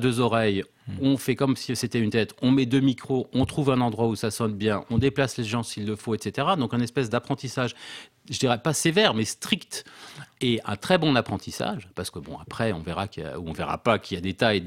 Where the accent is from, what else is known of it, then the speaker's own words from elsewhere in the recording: Strasbourg, Grand Est, France; je suis de Strasbourg